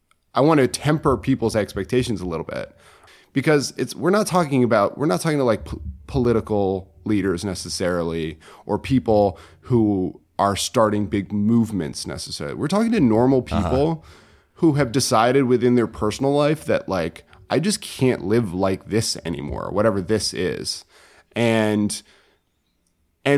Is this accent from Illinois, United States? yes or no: no; Connecticut, United States; I'm from Connecticut originally, which is completely insignificant to the story. I would just say that I was born to an immigrant parent. My dad's from Italy.